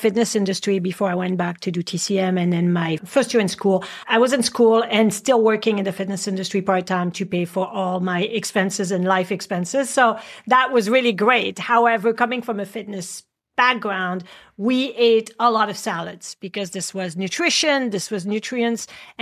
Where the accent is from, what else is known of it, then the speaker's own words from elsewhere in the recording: France; now in Canada; a lot of people immigrate from somewhere else, like I did. I immigrated from France, and I'm first generation.